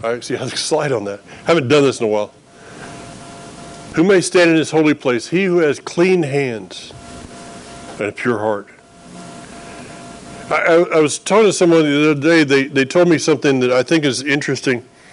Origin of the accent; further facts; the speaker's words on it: Florida, United States; Now, I grew up in North Florida where we have oak.